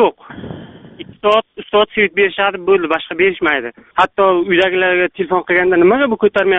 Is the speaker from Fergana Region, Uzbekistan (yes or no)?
no; Denov, Surxondaryo Region, Uzbekistan; Men Surxondaryo Denovdanman.